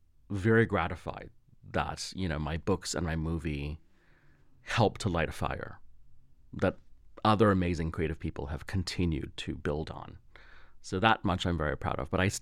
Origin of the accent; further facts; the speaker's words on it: New York, United States; now in Los Angeles, United States; I always called myself, I'm a New Yorker, you know?